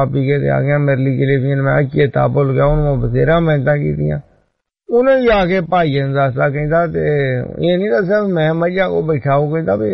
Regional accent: Tashpur, Punjab, India; ਸਾਡਾ ਜ਼ਿਲ੍ਹਾ ਕਪੂਰਥਲਾ ਤਾਸ਼ਪੁਰ ਕਪੂਰਥਲੇ ਜ਼ਿਲ੍ਹੇ 'ਚ ਪੈਂਦਾ

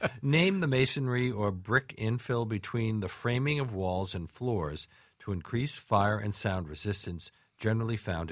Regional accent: Brooklyn, New York, United States; Well, I'm from Brooklyn. I leave out the D's and the T's.

